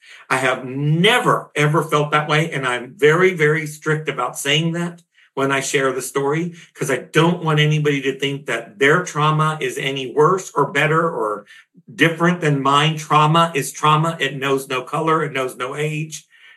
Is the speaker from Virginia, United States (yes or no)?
no; Harlingen, Texas, United States; Came back to the Rio Grande Valley down on the frontera where I grew up in Harlingen, Texas, and right along the Mexican border.